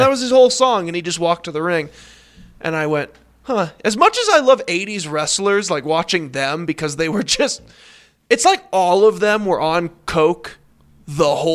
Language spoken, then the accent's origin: English; Chicago, Illinois, United States; So us that are from the area like to all, we claim him, we claim CM Punk, and we claim the Road Warriors. And we can all do all their best hits. There's your weird fact about... Those of us from the Chicagoland area.